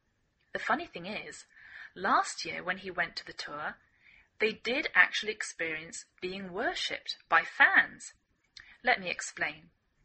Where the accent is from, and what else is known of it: England, United Kingdom; now in United States